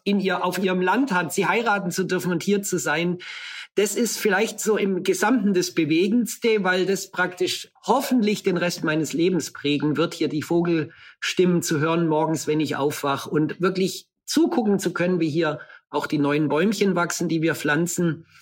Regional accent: Bavaria, Germany; In der Kindheit ist man aufgewachsen im Allgäu. Wir waren viel in der Natur draußen, aber das war eine Natur, die vom Menschen definiert war.

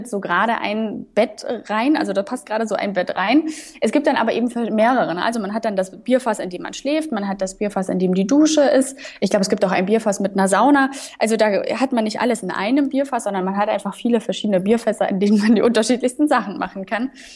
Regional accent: Munich, Bavaria, Germany; now in Erfurt, Germany; Also ich bin zum Beispiel in München aufgewachsen, ich komme aus Bayern

